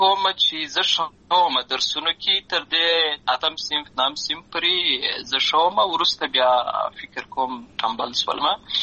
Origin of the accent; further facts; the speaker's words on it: Lashkar Gah, Helmand, Afghanistan; زه په اصل کې د اوروزګان ولایت یم، اما زه په هلمند ولایت لشکرګاه کې پیدا شوی یم. اما د لوی سوی یم، عملته می شونځي لسته ده، عملته می ټول ژوند می لامه غزای څخه پیل شوی دی. خو په اصل کې زه د اوروزګان ولایت څخه.